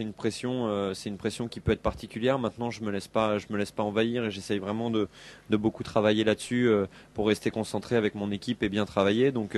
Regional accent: Le Mans, Pays de la Loire, France; born there; also born or lived in Aisne; je descends de l'Aisne et aussi je suis sartois puisque je suis né au Mans, donc et puis mon père y habite. Mais c'est vrai que mes attaches sont avant tout picardes.

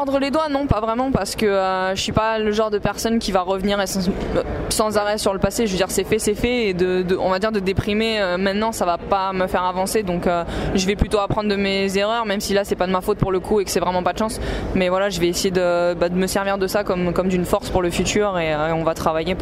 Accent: Île-de-France, France; born there; à la base je suis né dans le Nord de Paris, donc voilà, je suis pas très très loin quand même.

